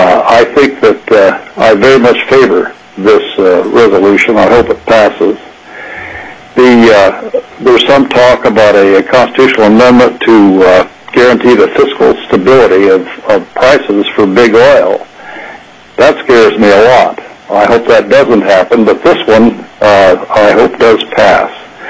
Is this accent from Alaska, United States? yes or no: yes; Kodiak, Alaska, United States; I'm from Kodiak.